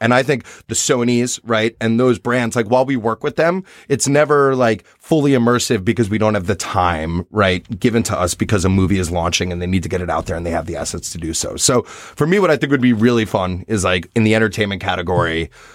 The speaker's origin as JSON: {"language": "English", "region": "New York", "country": "United States", "said": "For me as a New Yorker, when Gawker was like the New York"}